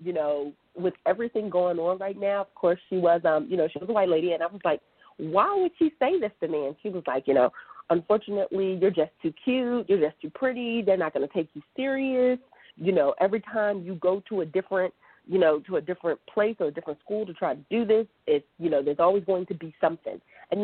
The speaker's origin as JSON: {"language": "English", "region": "New Jersey", "country": "United States", "said": "So I'm from New Jersey, so I'm from the East Coast"}